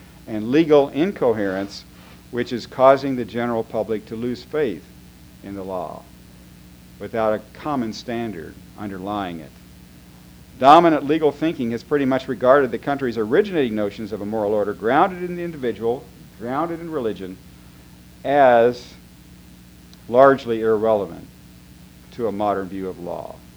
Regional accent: Midwest, United States; I come from the Midwest, where there's so many who have been put out of work with the outsourcing of factories

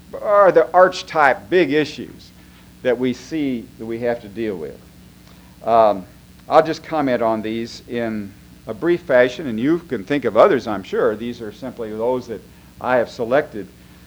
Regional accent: Midwest, United States; I come from the Midwest, where there's so many who have been put out of work with the outsourcing of factories

